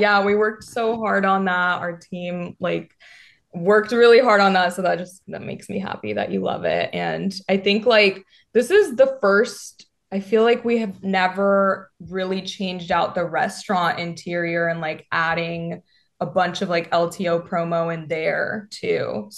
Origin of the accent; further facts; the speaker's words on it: Washington, United States; So, born and raised in Washington State. You don't hear that often these days.